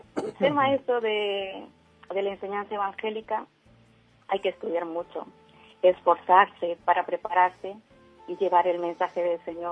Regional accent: Peru; moved away as an adult; now in Spain; Yo soy de Perú.

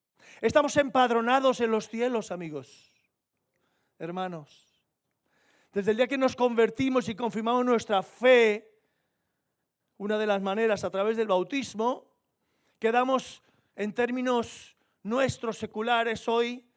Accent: Spain; Estamos aquí en la tierra, somos ciudadanos de la tierra y somos ciudadanos españoles.

